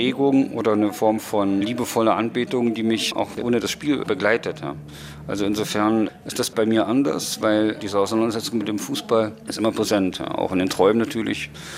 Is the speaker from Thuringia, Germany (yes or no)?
yes; Weimar, Thuringia, Germany; born there; Ich bin in Weimar geboren